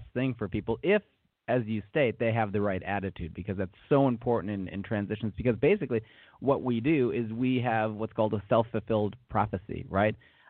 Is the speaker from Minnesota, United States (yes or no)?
yes; Minneapolis, Minnesota, United States; did performances and musicals around the Minneapolis, Minnesota area. So I'm actually from the States